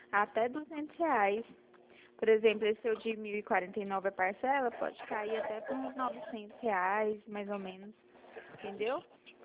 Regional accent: Goiânia, Goiás, Brazil; Eu sou daqui de Goiânia

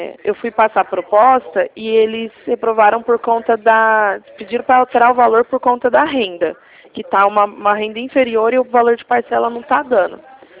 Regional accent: Ribeirão Preto, São Paulo, Brazil; eu sou de Ribeirão Preto.

